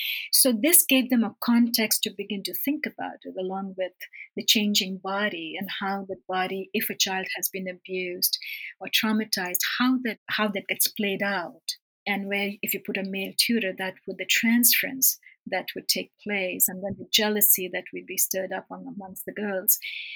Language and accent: English; New Delhi, Delhi, India; I remember when I was a very young girl and I grew up in New Delhi, and I read David Copperfield by Dickens